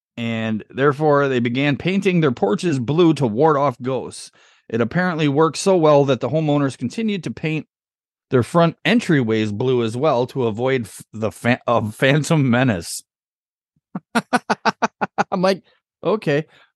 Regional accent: Wisconsin, United States; But you got to remember, I grew up in Wisconsin.

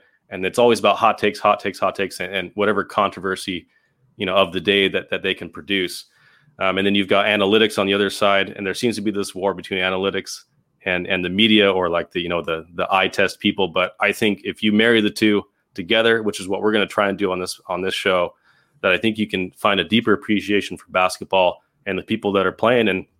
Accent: California, United States; I'm from California. I've never been to Chicago.

